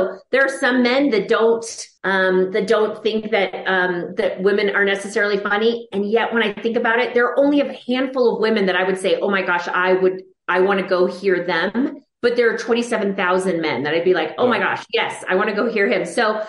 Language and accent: English; Texas, United States; So the truth is, I'm Italian and I'm Texan. So in my DNA is storytelling.